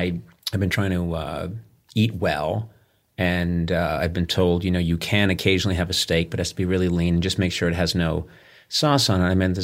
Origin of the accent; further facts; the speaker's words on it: East Coast, United States; now in Los Angeles, United States; I grew up on the East Coast. I spent a lot of time traipsing around the woods and stuff when I was sent off to camp.